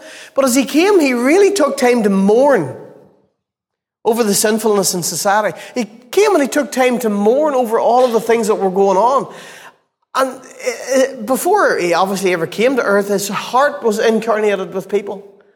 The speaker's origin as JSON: {"language": "English", "town": "Portadown", "region": "Northern Ireland", "country": "United Kingdom", "tie": "born or raised there", "said": "I grew up in Portadown. I know a little bit about it."}